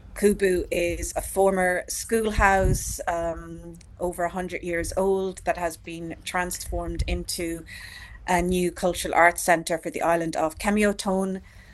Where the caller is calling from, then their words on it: São Paulo, Brazil; I'm beaming in from Brazil, São Paulo. Yes, from the living room of my mate's house.